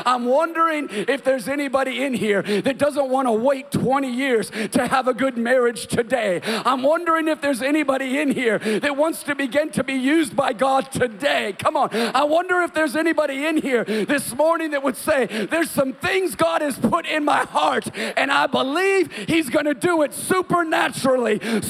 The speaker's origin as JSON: {"language": "English", "town": "Los Angeles", "region": "California", "country": "United States", "said": "And I'm here from Los Angeles to tell somebody"}